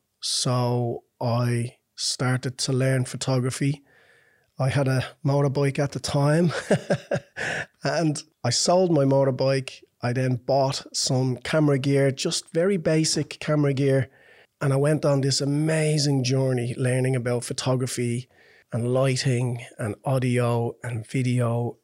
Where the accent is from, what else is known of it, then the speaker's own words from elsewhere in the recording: Dublin, Leinster, Ireland; now in Australia; Well, I'm from Dublin in Ireland. It's the capital city on the East Coast.